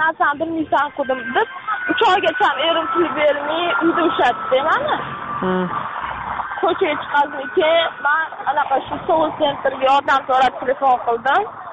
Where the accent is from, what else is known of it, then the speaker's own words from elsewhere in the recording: Tashkent, Uzbekistan; now in South Korea; Toshkentdanman, Yunusobod tumanidan. Toshkent Yunusobod tumanidan.